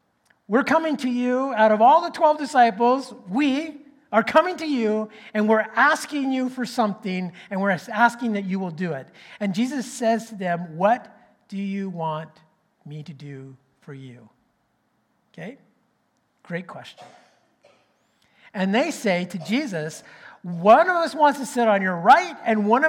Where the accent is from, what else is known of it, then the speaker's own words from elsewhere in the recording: Canada; Even though I know that we are Canadian, we hear a lot about what happens down in the States.